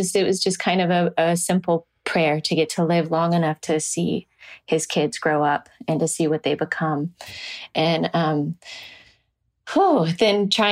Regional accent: Nashville, Tennessee, United States; I guess growing up in Nashville, where you see a lot of country music stars, and I just decided, like, I'm not going to seek the spotlight.

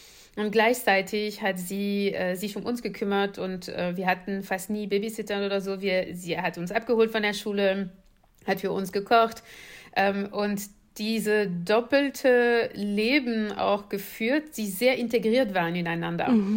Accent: Paris, Île-de-France, France; German is a second language; moved away; ich bin in Paris, also in der Pariser Vorort groß geworden, westlich von Paris, mit meiner Mutter, meinem Vater und meine 3 Schwestern

